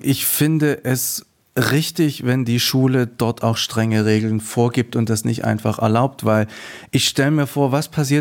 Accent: East Germany, Germany; Ich bin in der DDR geboren und habe bis zum Alter von 10 Jahren das DDR-Schulsystem erlebt.

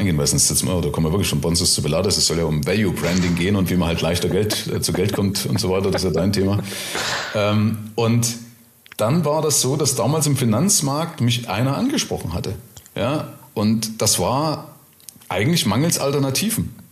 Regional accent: East Germany, Germany; ich komme ja aus der ehemaligen DDR, ja. Also ich komme aus den Nahen Osten, ja.

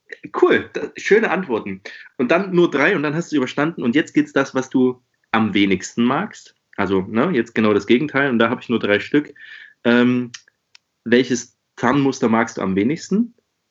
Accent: Germany; Ich bin als Deutscher und auch mit militärischem Hintergrund habe ich natürlich so einen Hang zu Flecktarn.

